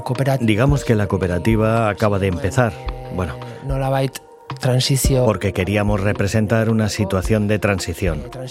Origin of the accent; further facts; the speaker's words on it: San Sebastián, Basque Country, Spain; born there; aunque nací en Donostia.